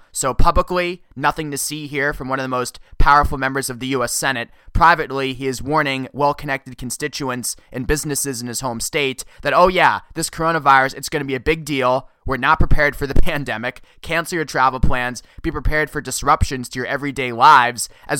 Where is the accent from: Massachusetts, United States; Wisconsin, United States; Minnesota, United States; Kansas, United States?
Massachusetts, United States; In Massachusetts, my home state, this past Monday, 20,000 people filed unemployment claims